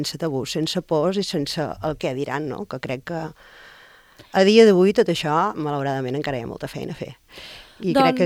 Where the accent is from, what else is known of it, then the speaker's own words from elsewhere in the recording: Reus, Catalonia, Spain; presentat el projecte a casa meu, que jo sóc de Reus